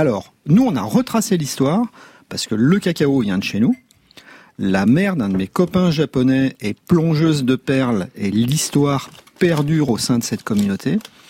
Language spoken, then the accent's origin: French; Chiapas, Mexico; qui prennent du cacao chez nous, au Chiapas